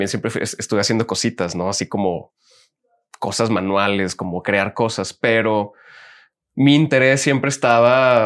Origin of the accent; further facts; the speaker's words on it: Monterrey, Nuevo León, Mexico; Sí, nací y crecí en Monterrey. Soy regio, pero mi familia, pues las raíces de mi familia son más del centro